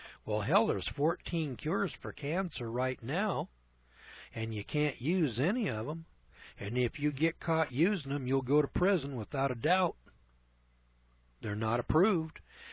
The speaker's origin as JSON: {"language": "English", "region": "California", "country": "United States", "said": "I'm from California, and I never heard of that place."}